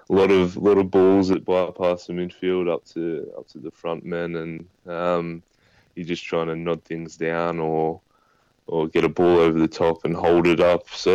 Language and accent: English; Australia; someone hears I'm Australian